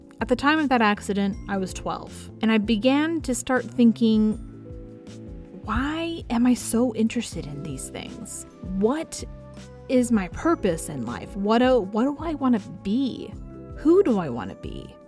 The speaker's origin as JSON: {"language": "English", "region": "Washington", "country": "United States", "tie": "born or raised there", "said": "I was growing up in Washington State, where the water is cold and not great for surfing."}